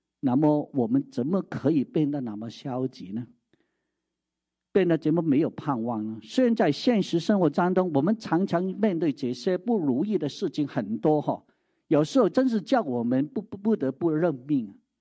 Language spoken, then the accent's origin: Chinese; Guangdong, China; 比如说我们广东人有一句话说